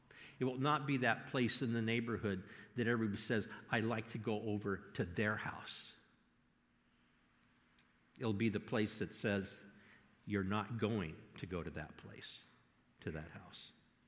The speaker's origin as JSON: {"language": "English", "town": "Santa Maria", "region": "California", "country": "United States", "tie": "born or raised there", "said": "when I was a boy growing up in Santa Maria, we lived down the street from the Hoffmans, the people that own the mortuary."}